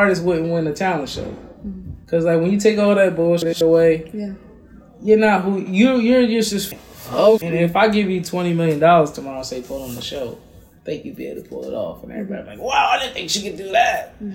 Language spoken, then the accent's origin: English; Philadelphia, Pennsylvania, United States; because I'm from West Philly … the whole Fresh Prince thing.